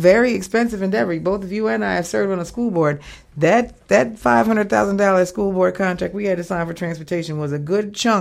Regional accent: New York City, New York, United States; now in New Orleans, United States; I will tell you, I'm from New York, and when I moved to the city, you know, kids in New York do take the subway and the bus, right?

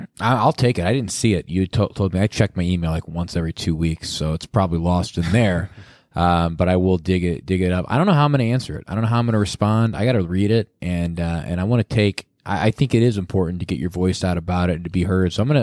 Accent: United States; Cup soccer as an American sports fan to me is just okay.

